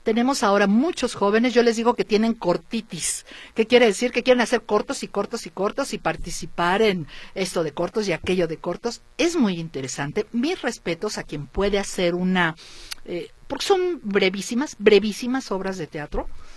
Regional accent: Guadalajara, Jalisco, Mexico; Yendo nosotros como jaliscienses, como tapatíos, a verlos.

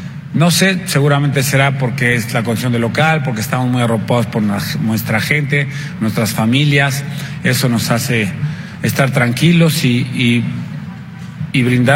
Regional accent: Mexico; somos 11 mexicanos que tenemos que hacer gol allá

